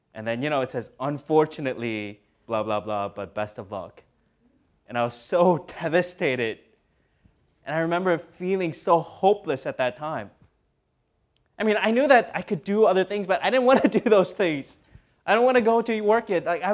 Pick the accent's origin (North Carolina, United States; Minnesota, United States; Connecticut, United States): Minnesota, United States; And I really wanted to go back home. I grew up in Minnesota.